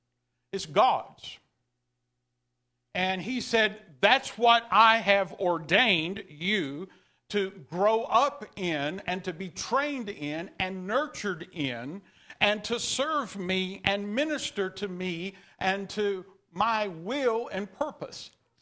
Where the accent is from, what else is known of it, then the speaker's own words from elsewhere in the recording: Texas, United States; I'm from East Texas.